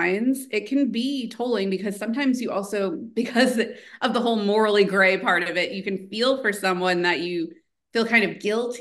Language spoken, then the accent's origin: English; Texas, United States; So when the devil came about, because so I'm from Texas, and I was talking to somebody who's not from Texas originally